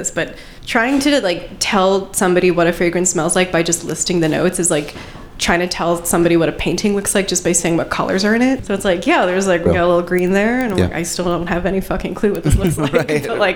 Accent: New York, United States; I grew up on Long Island. I would go camping in Montauk every summer.

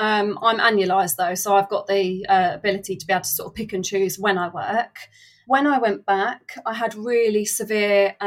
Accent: South East England, United Kingdom; I'm 37 from West Sussex.

